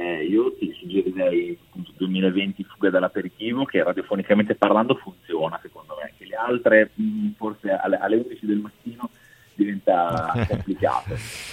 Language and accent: Italian; northern Italy, Italy; now in Rome, Italy; Sono un polentone che vive felicemente a Roma, la città più bistrattata d'Italia.